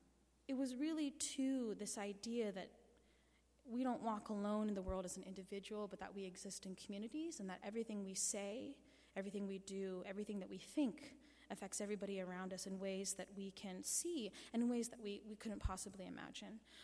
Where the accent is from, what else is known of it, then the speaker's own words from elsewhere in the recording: Anchorage, Alaska, United States; When I was younger, growing up in Anchorage, I grew up very poor, and my family and my parents would take me to the library every weekend.